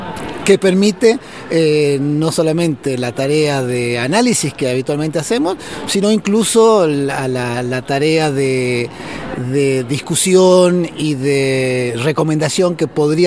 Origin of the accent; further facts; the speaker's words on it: Argentina; moved away as an adult; now in Chile; Yo soy argentino, vivo hace varios años en el país por trabajo